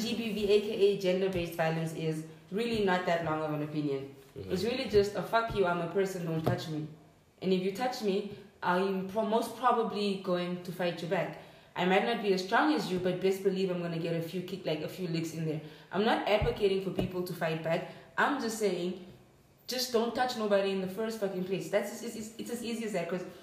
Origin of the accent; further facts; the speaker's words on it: Namibia; because I'm Namibian and I grew up in Namibia